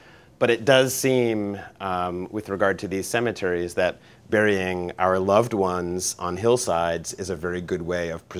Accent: Newton, Massachusetts, United States; I grew up in Newton, Massachusetts. There's a lovely lake at the center of Newton called Crystal Lake, but it's ringed by houses.

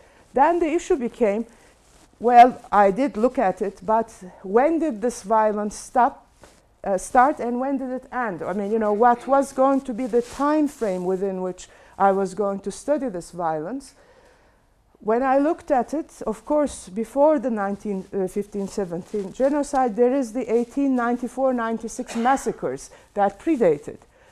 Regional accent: Istanbul, Turkey; I have been born and raised in Turkey, in Istanbul.

